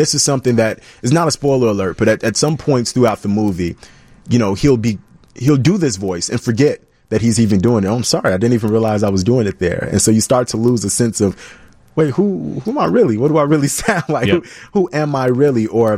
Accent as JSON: {"language": "English", "town": "Chicago", "region": "Illinois", "country": "United States", "lives_now": "Minnesota, United States", "said": "because when I'm coming from Chicago, no matter what race you are, we're a tough city."}